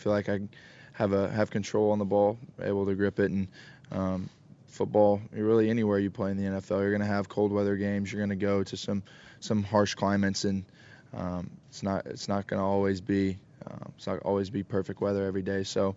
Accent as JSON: {"language": "English", "town": "Kerrville", "region": "Texas", "country": "United States", "said": "from Kerrville, Texas."}